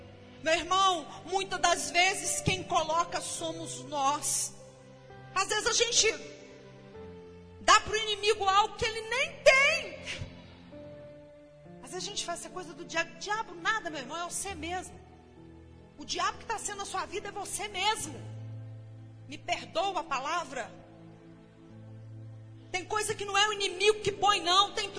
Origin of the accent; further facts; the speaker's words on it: São João del Rei, Minas Gerais, Brazil; now in Lavras, Brazil; E quando eu vim aqui para Lavras, que eu sou de São João del Rei